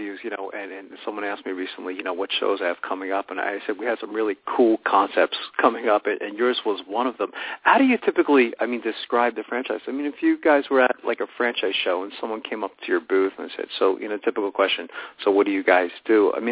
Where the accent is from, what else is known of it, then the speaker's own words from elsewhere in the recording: New Jersey, United States; It's my home state. My wife and I actually both grew up in New Jersey. We're not far from you guys. We're actually in eastern Pennsylvania